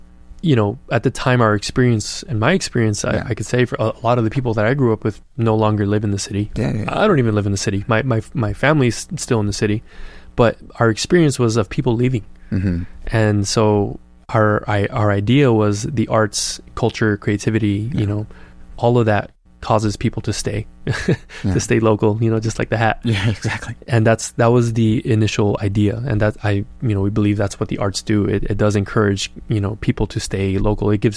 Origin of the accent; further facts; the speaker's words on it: Downey, California, United States; That's so funny, because that was my experience growing up in Downey. There was like a general sense of shame being from Downey.